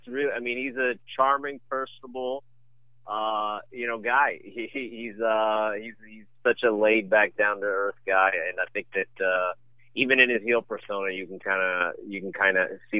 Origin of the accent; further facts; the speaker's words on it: Washington, District of Columbia, United States; say the Redskins or the Nationals because it's my hometown.